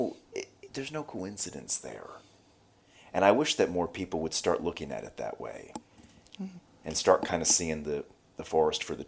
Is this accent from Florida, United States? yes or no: yes; Hollywood, Florida, United States; because I grew up on Hollywood Beach.